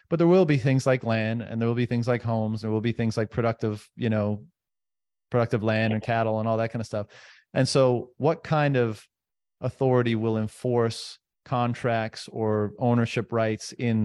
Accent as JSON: {"language": "English", "region": "Newfoundland and Labrador", "country": "Canada", "said": "Yeah, I'm from Newfoundland originally."}